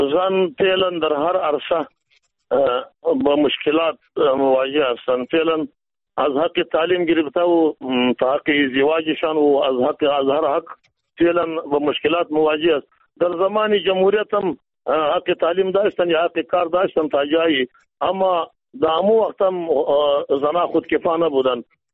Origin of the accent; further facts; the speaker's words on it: Afghanistan; ما افغان هستیم که دود و دستوری خودا داریم یا کلتوری خودا داریم